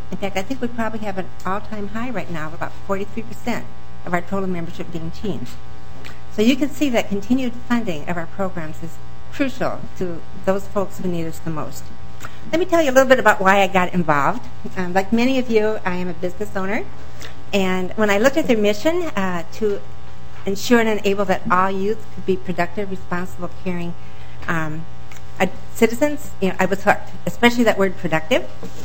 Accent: Rochester, Minnesota, United States; I'm from Rochester, Minnesota, and I am the current volunteer president of the Minnesota Alliance of Boys and Girls Clubs.

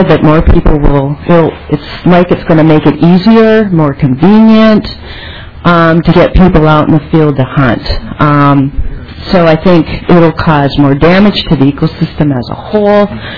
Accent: Minneapolis, Minnesota, United States; I'm representing myself. I'm born and raised in Minnesota, so and I still live here. Lived in Minneapolis my whole life

